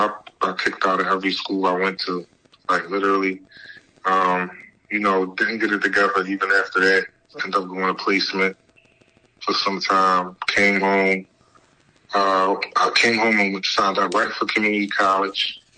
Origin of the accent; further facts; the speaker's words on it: United States; born there; my parents, you know, being born and raised in Jamaica, they came over here as immigrants. I was born in the U.S.